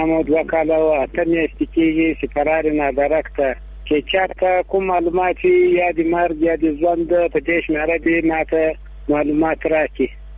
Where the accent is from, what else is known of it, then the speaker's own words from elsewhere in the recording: Muqur, Ghazni, Afghanistan; د غزنی دی ولایت مکور دی ولسوالی دی